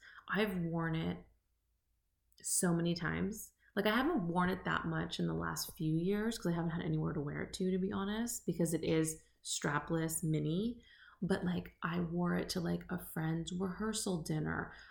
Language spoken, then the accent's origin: English; California, United States; I went to Sac State, which was an hour from home. I'm from the Bay Area.